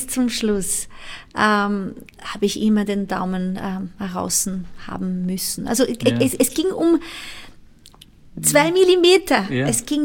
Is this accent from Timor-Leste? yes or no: yes; Timor-Leste; born there; German is a second language; ich bin im Osttimor geboren, das ist eine ex-portugiesische Kolonie.